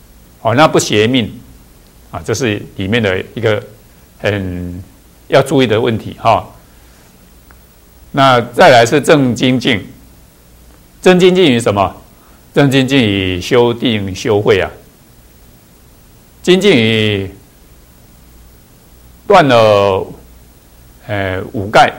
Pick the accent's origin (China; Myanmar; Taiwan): China; 我们中国人啊，东西那么多没吃完啊，通通跟他放到肚子里面去